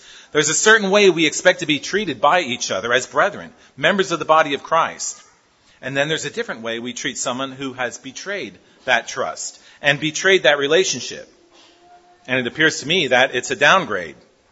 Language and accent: English; Pennsylvania, United States; Being in North Texas, I grew up in Pennsylvania, so we always used to say that February was the longest month of the year